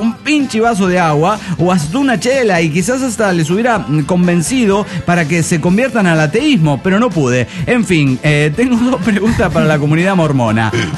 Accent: Chihuahua, Mexico; de Chihuahua, México.

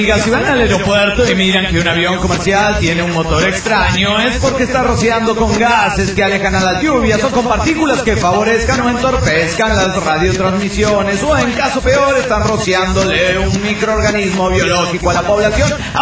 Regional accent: Sonora, Mexico; Soy de Sonora, México, a lo que voy claro y directo.

